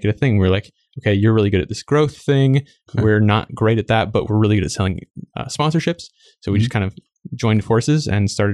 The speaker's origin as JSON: {"language": "English", "town": "Mankato", "region": "Minnesota", "country": "United States", "tie": "born or raised there", "said": "Mankato is the town I grew up in Minnesota."}